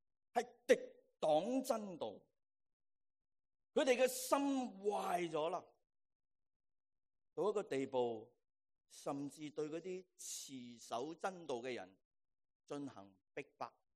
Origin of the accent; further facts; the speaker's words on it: Hong Kong; now in United States; 我们很多人来自香港，我们的原居地的香港